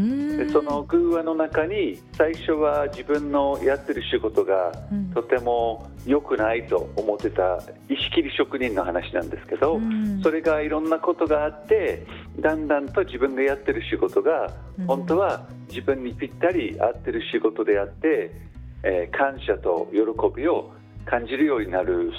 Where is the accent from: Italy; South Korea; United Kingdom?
United Kingdom; Japanese is a second language; moved away as an adult; now in Japan; イギリスです。